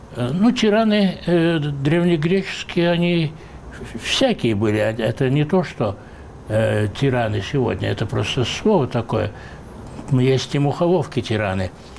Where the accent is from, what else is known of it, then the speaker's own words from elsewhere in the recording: Georgia; я сам армянин, который родился и вырос в Грузии.